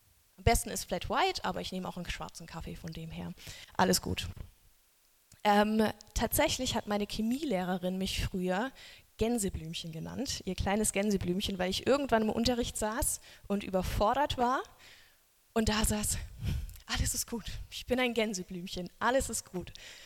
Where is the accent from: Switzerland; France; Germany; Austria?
Germany; Pforzheim, Baden-Württemberg; Ich bin 28 und ich komme aus Pforzheim, wie Karen schon gesagt hat. Ich gehe dort in die also die Christusgemeinde Pforzheim.